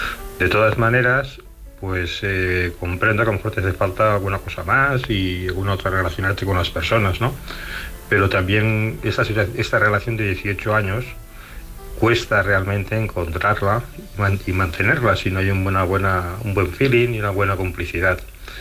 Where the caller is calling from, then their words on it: Barcelona, Catalonia, Spain; de Barcelona.